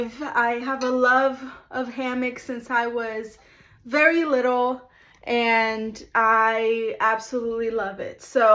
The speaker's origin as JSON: {"language": "English", "country": "Brazil", "second_language": "English", "said": "I am originally from Brazil. I am Brazilian"}